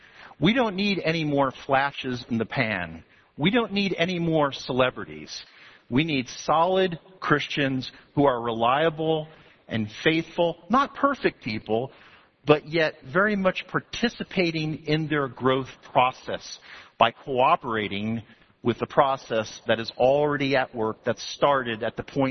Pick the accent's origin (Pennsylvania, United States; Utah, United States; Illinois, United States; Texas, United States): Texas, United States; You know, I'm a Texan.